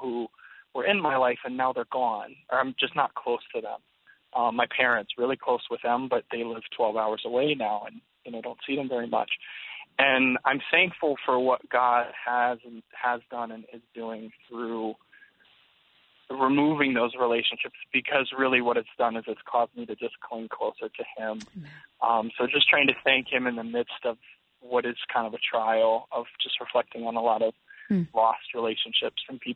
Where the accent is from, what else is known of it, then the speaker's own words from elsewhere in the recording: Ohio, United States; born there; also born or lived in Pennsylvania; now in Twin Cities, United States; I was born in Ohio and then moved to Pennsylvania, went to school and met my wife in Philadelphia. And we actually just moved to the Twin Cities back in August.